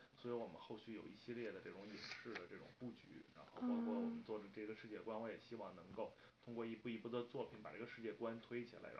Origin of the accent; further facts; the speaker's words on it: Beijing, China; 因为我本身我是北京人，我从小在北京生、北京长。